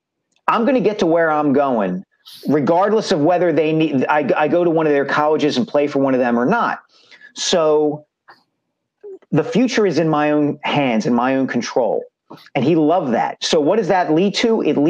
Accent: Upper Dublin Township, Pennsylvania, United States; I grew up in Upper Dublin Township, which is not far from Lower Merion. Demographically is very similar to the Lower Merion community.

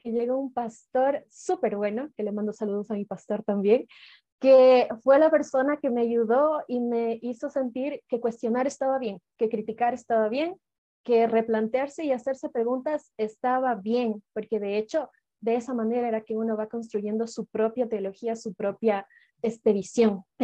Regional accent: Ecuador; Yo soy de Ecuador, tengo 23 años.

